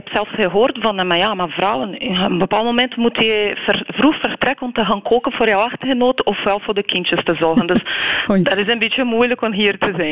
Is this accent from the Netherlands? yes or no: no; Brazil; Dutch is a second language; now in Belgium; Ik kom uit Brazilië